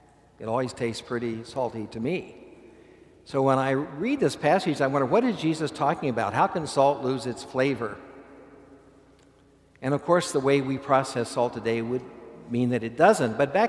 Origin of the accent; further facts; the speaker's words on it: Kansas, United States; And I come from Kansas where we had lots of bushel baskets.